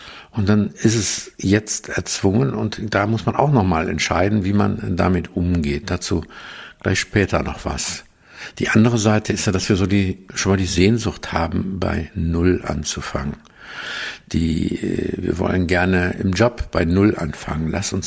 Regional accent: Aachen, North Rhine-Westphalia, Germany; ich komme ja aus der Region von Aachen

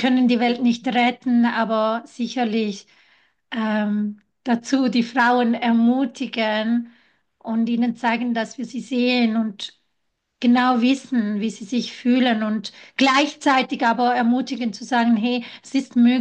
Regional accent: Italy; Ich bin ja Italienerin

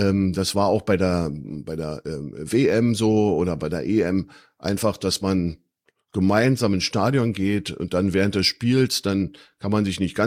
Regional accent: Berlin, Germany; born there; now in Schönwalde, Germany; bin in Berlin geboren, in West-Berlin, muss man ja mittlerweile sagen. Lebe seit 98 in Brandenburg, direkt hinter Spandau in Schönwalde.

